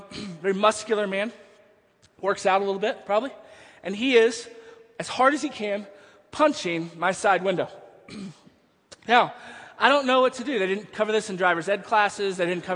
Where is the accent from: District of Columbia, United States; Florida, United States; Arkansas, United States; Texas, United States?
Texas, United States; I wasn't. I was from Texas.